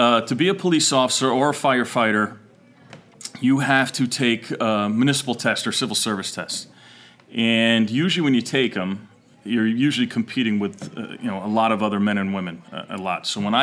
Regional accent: East Haven, Connecticut, United States; I grew up in East Haven, Connecticut.

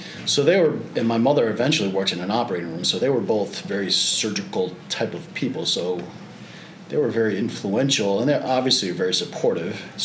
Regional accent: Bristol, Connecticut, United States; also born or lived in Boston; So all I remember is Bristol, which is very much like Wallingford. So when I went to public schools, very much like this. So that's where I grew up.

